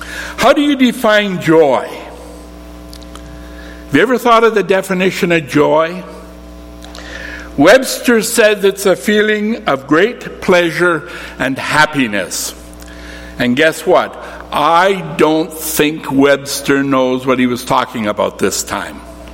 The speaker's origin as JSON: {"language": "English", "town": "Coaldale", "region": "Alberta", "country": "Canada", "tie": "born there", "lives_now": "Lethbridge, Canada", "said": "I was born in Coaldale. I don't know if all of you knew that. Back in 1944, on a cold November day, at least that's what my parents told me. And so this has always sort of been home to me."}